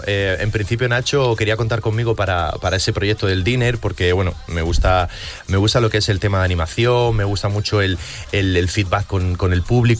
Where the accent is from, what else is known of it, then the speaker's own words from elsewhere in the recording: Motril, Andalusia, Spain; Sí, yo soy de Motril, granaíno.